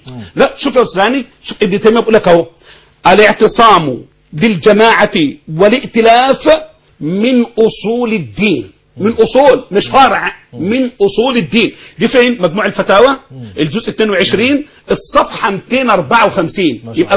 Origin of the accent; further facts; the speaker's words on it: Egypt; يعني مثلا احنا عندنا في مصر بدعه مشهوره جدا